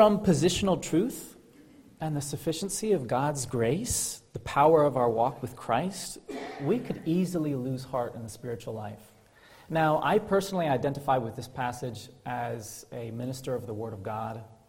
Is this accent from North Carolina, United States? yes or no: no; Mathews County, Virginia, United States; I'm from Matthews County, Virginia State, not to be confused with Virginia, which is somewhere around here, they tell me.